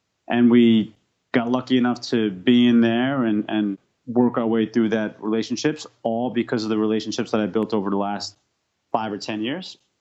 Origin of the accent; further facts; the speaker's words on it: New York City, New York, United States; born and raised in New York City, I believe in the micro moments.